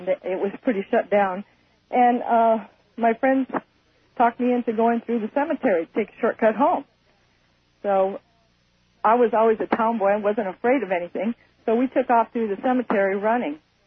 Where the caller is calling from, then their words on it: Houston, Alaska, United States; Houston, Alaska.